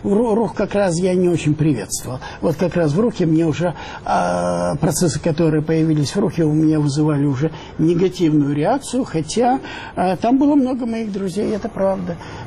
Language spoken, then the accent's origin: Russian; Odesa, Odesa Oblast, Ukraine; Да, я одессит.